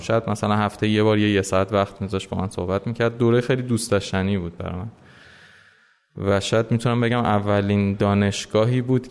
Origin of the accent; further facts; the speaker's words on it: Tehran, Tehran Province, Iran; قبل از اون البته ایرانی الاصل هستیم. سال 1362 تهران به دنیا اومدم. اکثر اوقات عمرم رو در واقع توی ایران سفری کردم، سفرهایی داشتم ولی میشه گفت در کل من ایران زندگی کردم.